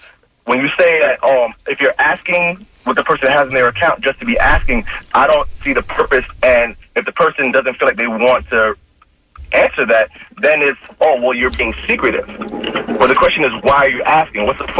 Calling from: Tampa, Florida, United States; I'm calling from Tampa.

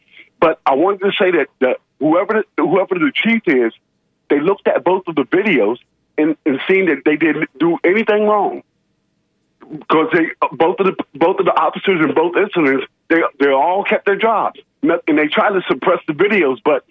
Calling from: Wesley Chapel, Florida, United States; calling from Wesley Chapel, man.

